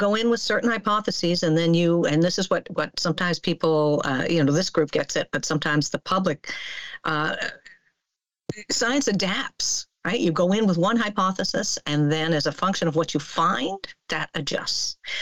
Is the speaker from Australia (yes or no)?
no; Canada; I'm a Canadian. I'm an earth scientist.